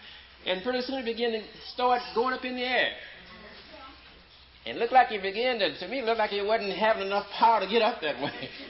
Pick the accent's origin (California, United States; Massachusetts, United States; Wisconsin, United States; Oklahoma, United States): Oklahoma, United States; Tulsa; from Tulsa.